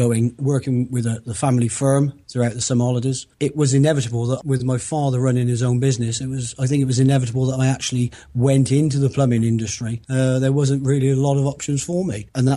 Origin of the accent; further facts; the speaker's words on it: Cheltenham, South West England, United Kingdom; I'm from Cheltenham Spa, Centre for the Cotswolds.